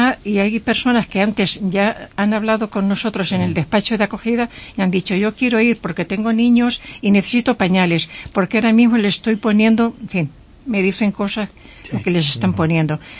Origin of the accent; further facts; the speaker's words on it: Albacete, Castilla-La Mancha, Spain; now in Cáceres, Spain; Soy albaceteña. Y entonces vivo muchos años en Extremadura, muchísimo tiempo en Cáceres, pero bueno, están allí mis raíces. Y con cierta frecuencia acudo a mi tierra a ver a mi familia.